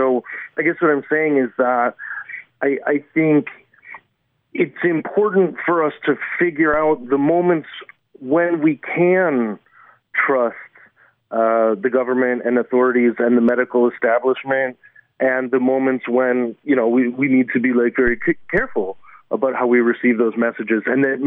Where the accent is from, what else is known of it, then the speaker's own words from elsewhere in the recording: Chicago, Illinois, United States; now in Auckland, New Zealand; I'm from Chicago. These days I'm a digital media researcher at University of Auckland.